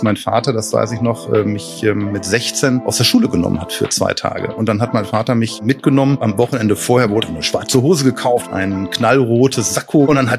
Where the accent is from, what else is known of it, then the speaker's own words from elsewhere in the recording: Essen, North Rhine-Westphalia, Germany; Du erstmal sind wir Essener und da wir unsere Stadt lieben